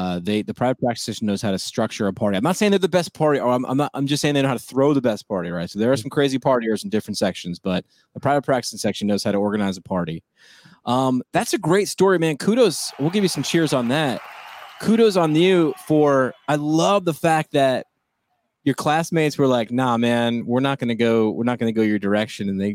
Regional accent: Northeast, United States; I grew up in the Northeast.

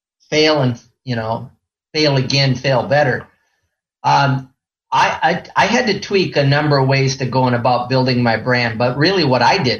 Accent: Midwest, United States; I grew up in the Midwest of 1 of 8 children, and I wasn't supposed to talk about myself.

